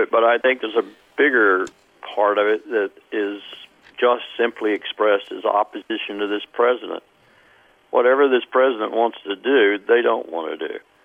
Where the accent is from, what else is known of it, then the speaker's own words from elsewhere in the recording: South Carolina, United States; born there; and I knew them well because I was born in South Carolina.